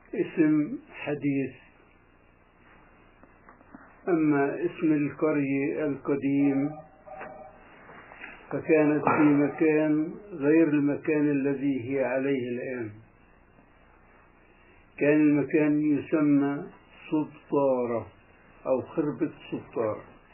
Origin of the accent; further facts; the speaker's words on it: Kafr Ana, Jaffa, Palestine; من مواليد كفرعانة.